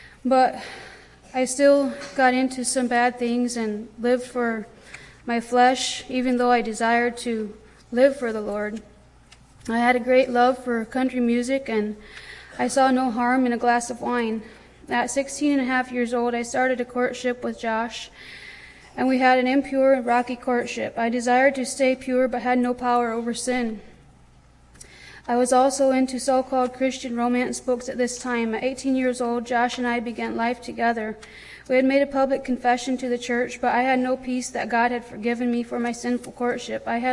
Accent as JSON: {"language": "English", "region": "Indiana", "country": "United States", "tie": "born or raised there", "said": "I was born and raised in the Old Order Amish community here in Allen County, Indiana."}